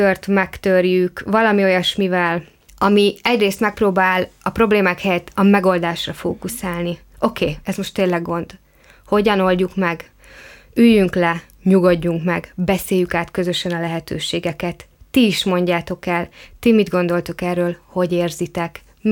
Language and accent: Hungarian; Hungary; én egy vidéki lány vagyok, falun nőttem fel, és most is lényegében kétlaki módon, de falun élek